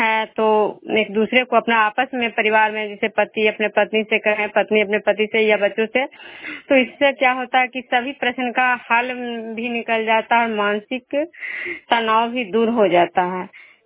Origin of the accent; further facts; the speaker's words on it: Bishnupur, Bihar, India; मैं बिष्णुपुर ग्राम नालंदा जिला नगरनौसा प्रखंड के निवासी हूँ।